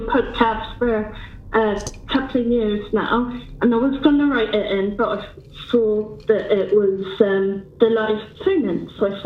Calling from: England, United Kingdom

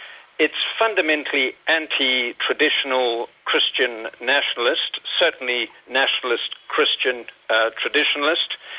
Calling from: Fuengirola, Andalusia, Spain; Fuangirola.

